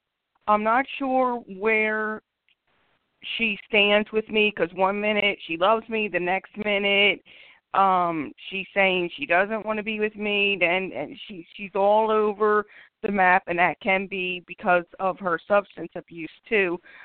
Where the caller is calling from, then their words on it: Philadelphia, Pennsylvania, United States; calling from Philadelphia, PA, and I just found the show.